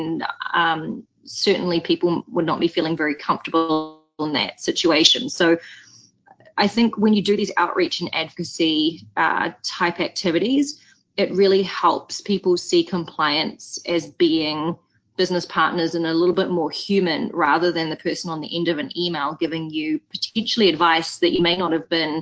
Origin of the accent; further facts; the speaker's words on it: New Zealand; And in New Zealand, for example, my home country, we have a local beer